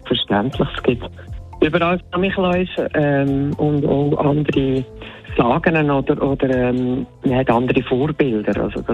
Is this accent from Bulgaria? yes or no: no; Central Switzerland, Switzerland; Das ist ja schon bei uns in der Schweiz ganz anders verteilt. Also wir haben ja in der Innerschweiz so richtig fürchige Schmutzli